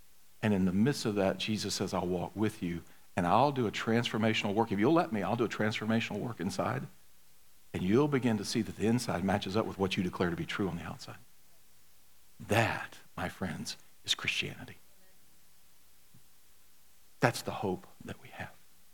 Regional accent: Mississippi, United States; How are folks back in Mississippi? Because I'm from Mississippi

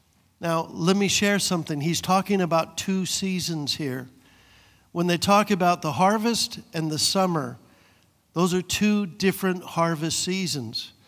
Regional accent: Reedley, California, United States; You know, I grew up in Reedley.

